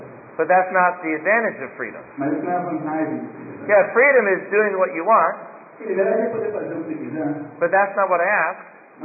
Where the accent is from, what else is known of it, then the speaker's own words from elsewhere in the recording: United States; Now, Jared and I, we come from the United States.